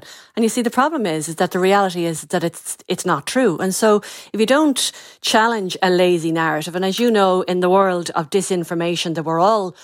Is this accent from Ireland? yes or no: yes; Leinster, Ireland; I grew up in North County Dublin. My father is from Clarne in the Boot Inn. My mother is from Finglas.